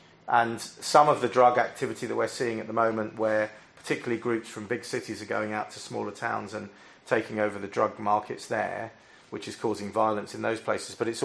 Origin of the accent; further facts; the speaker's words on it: London, United Kingdom; I am also a Londoner, so I was born and bred in London